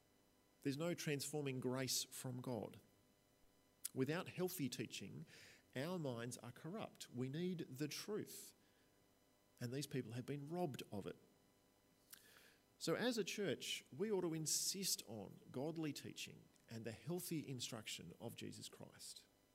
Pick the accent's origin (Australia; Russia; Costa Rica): Australia; Now, I'm an Australian, that's hard for me to hear.